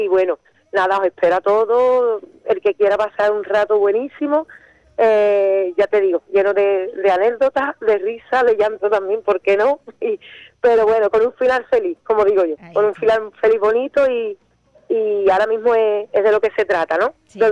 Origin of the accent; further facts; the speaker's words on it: Andalusia, Spain; Yo vivo en la Viña, yo nací allí, en el Mentidero de la Viña, y es lo que he escuchado de toda mi vida